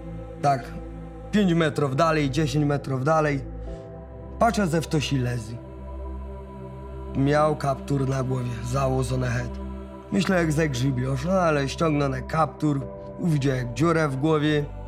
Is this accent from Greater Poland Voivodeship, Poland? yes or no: no; Zakopane, Lesser Poland, Poland; Urodziłem się w Zakopanem, mieszkam na Murzaślu. Tata też pochodzi z Tela, dziadek pochodził, babka pochodzi, wszyscy.